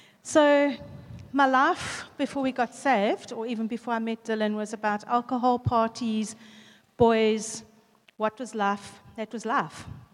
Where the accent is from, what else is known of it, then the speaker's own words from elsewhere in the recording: East London, Eastern Cape, South Africa; I grew up in East London. I got a job in Pick and Pay, East London, as a cashier